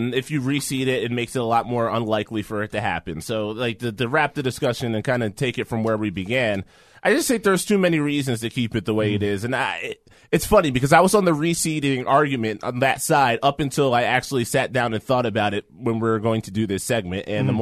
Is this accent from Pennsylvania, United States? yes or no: yes; Philadelphia, Pennsylvania, United States; I'm from the Philadelphia area, and like Philadelphia isn't exactly united when it comes to Villanova.